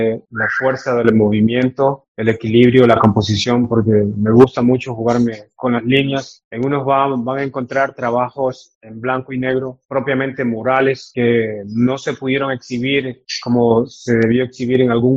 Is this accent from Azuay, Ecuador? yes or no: no; Quinindé, Esmeraldas, Ecuador; soy artista propiamente quindindeño. Soy de Quindindet, en este caso pues me toca representar aquí a la provincia de Esmeraldas